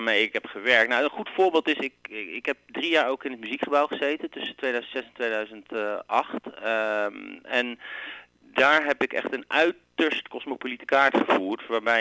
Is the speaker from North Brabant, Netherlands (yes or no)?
no; Volendam, North Holland, Netherlands; born there; Ik ben geboren in Volendam, of all places.